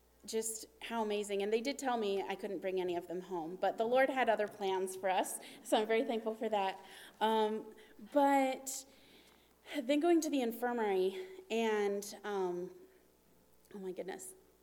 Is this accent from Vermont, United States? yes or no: no; West Virginia, United States; I grew up in West Virginia. And the roads we were on are like the roads to get to my grandparents' house.